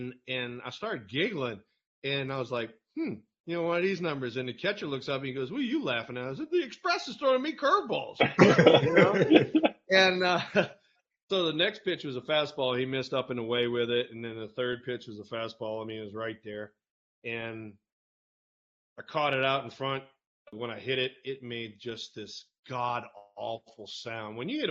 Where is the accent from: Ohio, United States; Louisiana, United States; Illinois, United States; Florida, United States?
Louisiana, United States; New Orleans; I mean, you know, I'm I'm from New Orleans, and Houston was right there